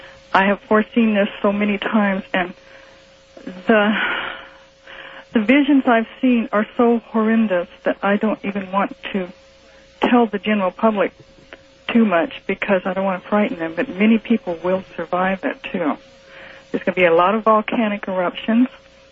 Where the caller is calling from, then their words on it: Sonora, California, United States; I'm calling from Sonora, California.